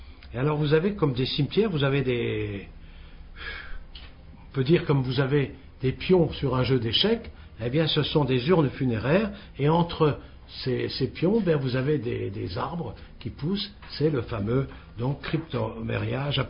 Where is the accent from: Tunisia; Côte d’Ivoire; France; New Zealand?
France; Brittany; je suis breton, donc je peux vous le dire